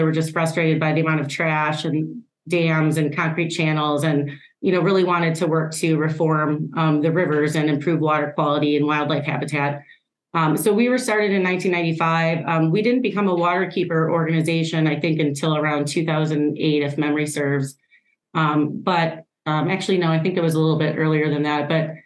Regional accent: Chicago, Illinois, United States; now in Milwaukee, United States; I have been here like 21 years. Crazy. I'm from Chicago originally.

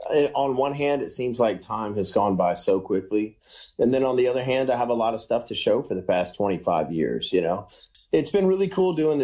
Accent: Shreveport, Louisiana, United States; the very first concert of the tour in my hometown at Shreveport.

